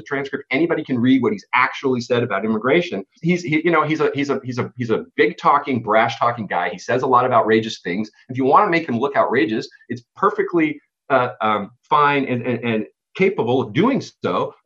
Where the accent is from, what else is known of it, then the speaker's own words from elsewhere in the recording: California, United States; I'm a blue person, so I'm from California.